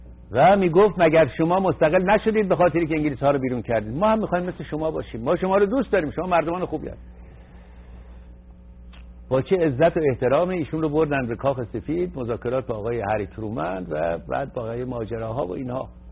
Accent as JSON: {"language": "Persian", "country": "Iran", "said": "رفتم پایین که کسی نفهمه من ایرانی هستم"}